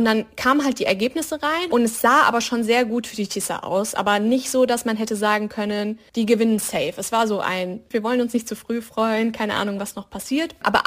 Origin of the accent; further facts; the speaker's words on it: Hungary; dass ich zum Beispiel als Journalistin wieder in meinem Heimatland arbeiten könnte.